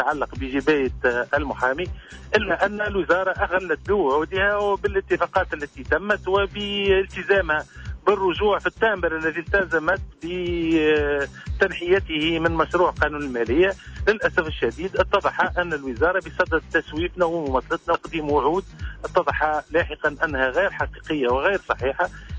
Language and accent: Arabic; Tunisia; كتونسيين كمواطنين